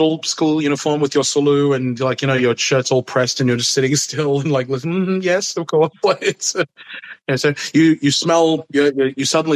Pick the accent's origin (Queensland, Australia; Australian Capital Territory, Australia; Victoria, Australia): Australian Capital Territory, Australia; Canberra; also born or lived in Fiji; Canberra, very, very fun, but very structured as well.